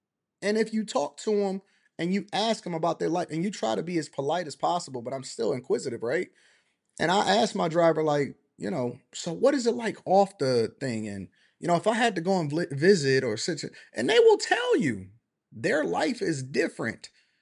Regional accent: United States; No, listen, bro. I am from the United States of America. The United States of America at the end of the day.

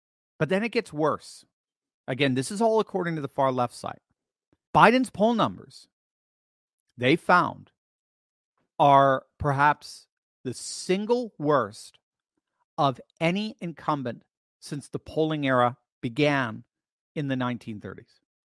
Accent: United Kingdom; I like trifle. I'm British.

